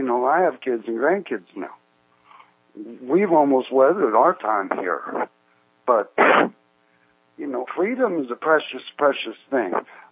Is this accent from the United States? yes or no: yes; Georgia, United States; also born or lived in Mississippi / Florida; But I grew up in the South, in South Georgia. In the last 7 years, I've spent 4 years in South Mississippi after Katrina. And I just got back from 2 years in Florida.